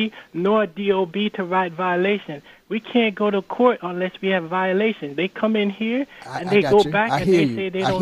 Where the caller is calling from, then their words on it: Flushing, New York, United States; I'm calling from Flushing.